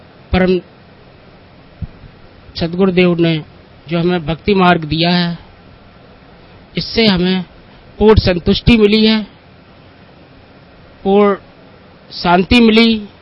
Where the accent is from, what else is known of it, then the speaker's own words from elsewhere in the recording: Etawah, Uttar Pradesh, India; मैं ऐसे ऐसे इटावा यूपी से आया हूँ।